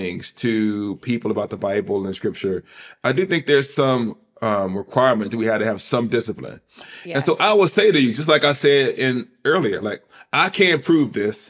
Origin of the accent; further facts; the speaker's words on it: the South, United States; When I first came as a Southerner, I wasn't ready for it.